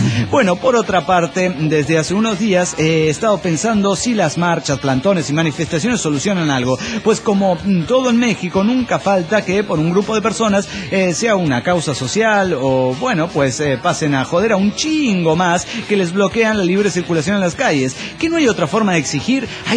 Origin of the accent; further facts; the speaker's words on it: Güemes, Argentina; de Güemes, Argentina.